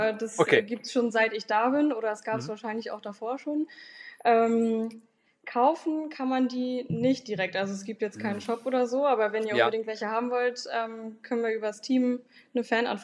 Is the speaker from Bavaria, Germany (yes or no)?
no; Bremen, Germany; ich komme ursprünglich aus der Bremer Ecke, also wohne sozusagen in einem Vorort von Bremen.